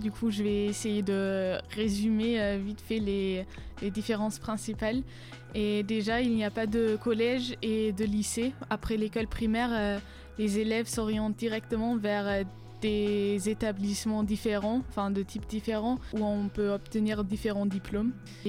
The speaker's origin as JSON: {"language": "French", "country": "Germany", "second_language": "French", "said": "j'ai 17 ans et je suis allemande. J'y habite dans un village près d'Hambourg, tout au nord de l'Allemagne."}